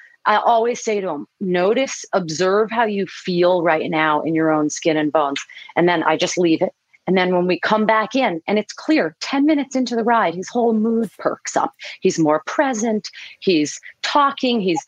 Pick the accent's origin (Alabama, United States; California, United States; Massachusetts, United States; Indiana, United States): Massachusetts, United States; Boston; also born or lived in Oahu; I'm from Boston, so it's not that big of a, you know, but I did spend 10 years on Oahu and I loved it.